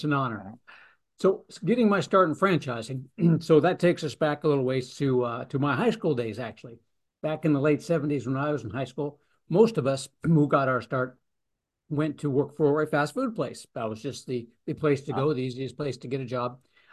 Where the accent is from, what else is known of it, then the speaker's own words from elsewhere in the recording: Licking, Missouri, United States; I'm from Licking, Missouri, out in the Ozarks.